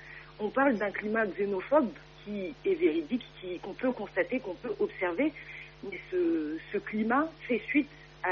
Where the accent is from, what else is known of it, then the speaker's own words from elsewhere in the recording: Comoros; en tant que Comorien